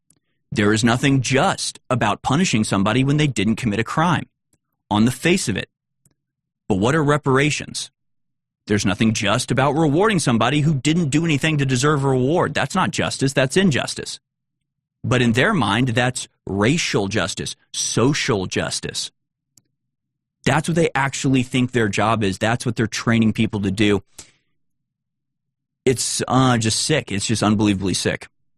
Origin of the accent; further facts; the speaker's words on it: United States; which, you know, as an American, that's just, you know, it never goes well and it'll never go right.